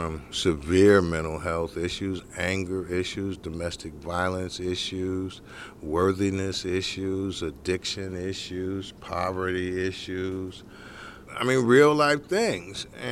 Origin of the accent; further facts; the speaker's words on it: New York, United States; No, I grew up in New York, more or less always wanted to be a lawyer